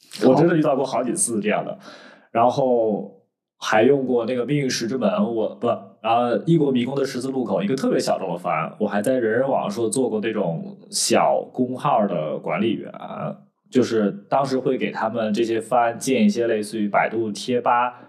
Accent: Anhui, China; now in Shanghai, China; 因为我不是上海本地人嘛，我是安徽人

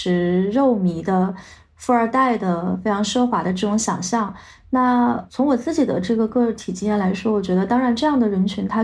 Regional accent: Guizhou, China; 我出生的地方是贵州的一个非常贫穷的县城，是在很多年以前被列为国家级贫困县的一个非常非常贫穷、非常非常落后的这么一个小地方。

